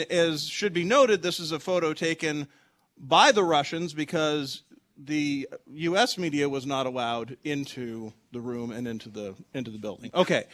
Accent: South Dakota, United States; And I'm not even from South Dakota

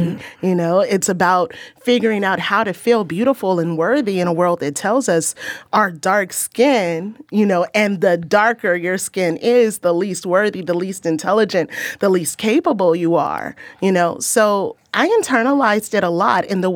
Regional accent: Los Angeles, California, United States; I grew up in South Central Los Angeles.

